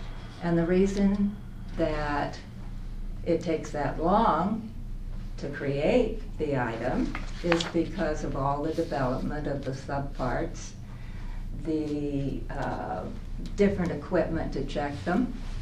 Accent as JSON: {"language": "English", "region": "California", "country": "United States", "lives_now": "Brookings, United States", "said": "I'm relatively new to Brookings. I came from the Bay Area."}